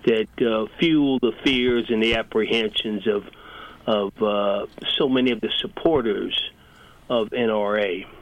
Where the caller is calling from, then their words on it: Kansas City, United States; I'm calling from Kansas City.